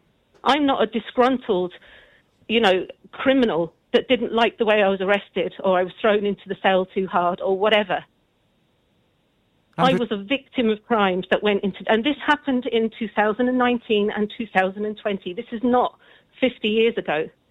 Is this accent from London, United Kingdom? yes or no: yes; London, United Kingdom; moved away as an adult; now in Ireland; I grew up in London from Irish parents.